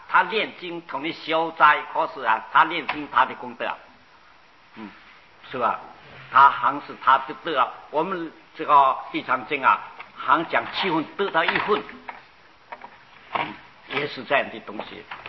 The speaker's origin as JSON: {"language": "Chinese", "country": "China", "said": "我们中国人啊，都是一种迷信。"}